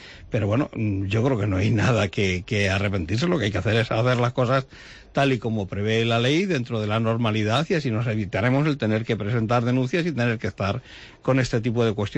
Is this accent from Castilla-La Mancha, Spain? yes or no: yes; Talavera de la Reina, Castilla-La Mancha, Spain; Yo por ilusión, por cariño a mi tierra, por supuesto tengo la misma o más que hace 25 años. Lógicamente tengo otra experiencia distinta. Talavera también es diferente